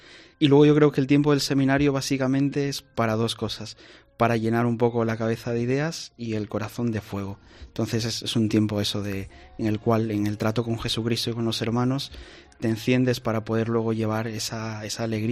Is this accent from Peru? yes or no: yes; Chiclayo, Lambayeque, Peru; Soy de Chiclayo, del norte de Perú.